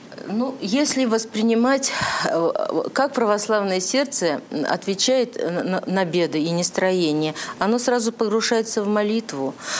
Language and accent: Russian; Rodniki, Russia; это, значит, деревня, моя родная деревня, она раньше называлась Клепинина. Когда я была маленькая, она называлась Лягушина, а теперь она называется Родники.